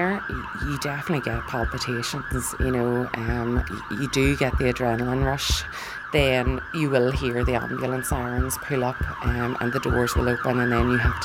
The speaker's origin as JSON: {"language": "English", "region": "Northern Ireland", "country": "United Kingdom", "tie": "born or raised there", "said": "growing up in Northern Ireland, probably to do with the security risk, watching your dad check under your car every day."}